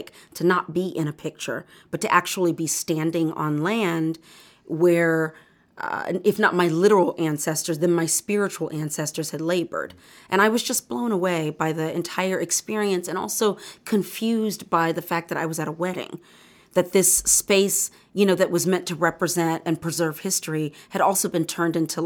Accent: the South, United States; I'd never been on a plantation before, even though I am born and raised in the American South.

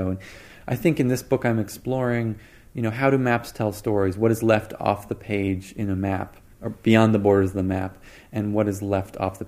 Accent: Boston, Massachusetts, United States; now in New York, United States; I'm an East Coast boy. You know, I grew up in Boston. I live in New York.

